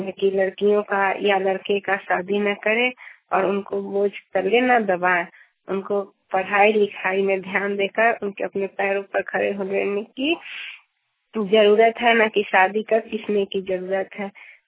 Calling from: Saraiya, Bihar, India; ग्राम post विकास थाना सरैया जिला मुजफ्फरपुर बिहार से बोल रही हूँ।

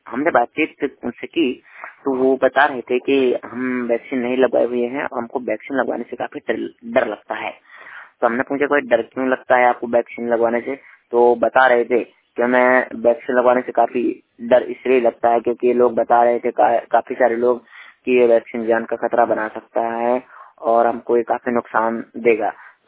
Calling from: Banda, Uttar Pradesh, India; श्रमिक वाणी रिपोर्टर जिला बांदा उत्तर प्रदेश से।

